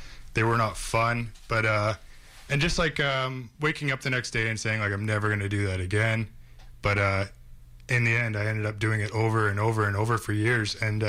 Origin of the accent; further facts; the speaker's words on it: Port Coquitlam, British Columbia, Canada; I'm from Port Coquitlam. I grew up in the Lower Mainland. Came from a really good family.